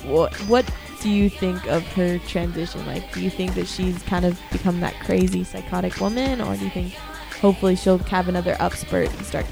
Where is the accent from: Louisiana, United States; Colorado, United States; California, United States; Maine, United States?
California, United States; Los Angeles; See, for me, it's because I'm from SoCal. I'm from LA, so I go to Universal all the time and seeing all that.